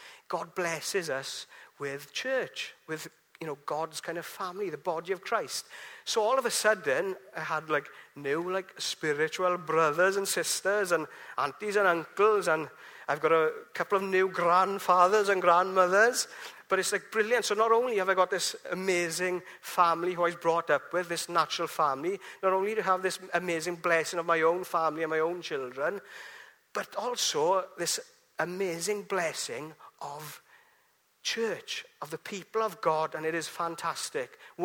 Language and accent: English; Llanelli, Wales, United Kingdom; But I was brought up in Llanelli. Mother, father, great people brought me up, very kind, and two brothers as well.